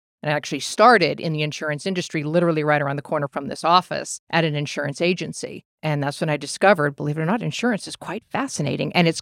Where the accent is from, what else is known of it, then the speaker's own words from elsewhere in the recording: Needham, Massachusetts, United States; My hometown.